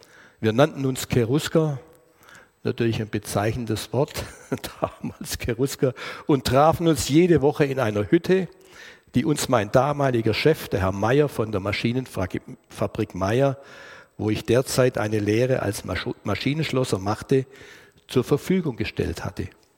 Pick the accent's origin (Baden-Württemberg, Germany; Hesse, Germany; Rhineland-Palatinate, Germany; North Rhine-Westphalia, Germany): Baden-Württemberg, Germany; Tübingen; Ja, ich bin Schwabe, komme aus Tübingen, Württemberg und habe dort meine Jugend verbracht.